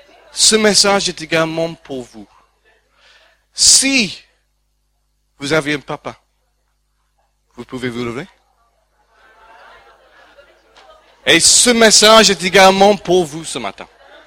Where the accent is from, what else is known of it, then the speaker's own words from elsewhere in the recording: France; parce qu'on est français